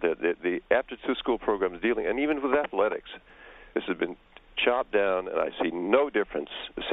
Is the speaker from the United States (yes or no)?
yes; Midwest, United States; And when I grew up in the Middle West